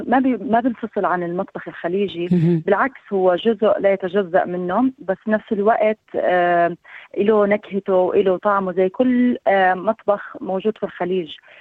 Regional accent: Doha, Qatar; now in Australia; اصولي فلسطينيه ولكن من مواليد الدوحه، وهذا شيء يعني بفتخر فيه انا

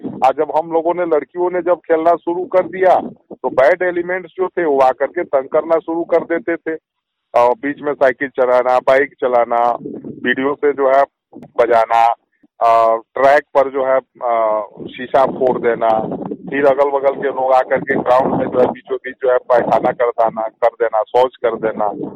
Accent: Laxmipur, Bihar, India; मेरा गांव है, लक्ष्मीपुर है, मैरवा प्रखंड में पड़ता है, मुरियारी पंचायत है।

